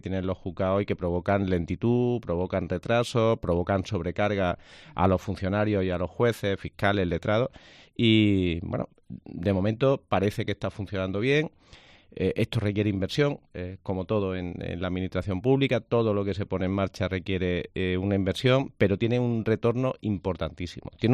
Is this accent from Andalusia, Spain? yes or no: yes; Córdoba, Andalusia, Spain; estar en la COPE Córdoba, en la de mi tierra.